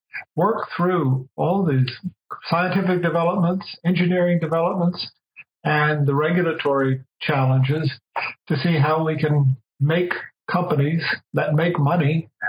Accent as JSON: {"language": "English", "region": "the South", "country": "United States", "tie": "born or raised there", "said": "I grew up in the South, and after undergraduate, I joined the U.S. Army."}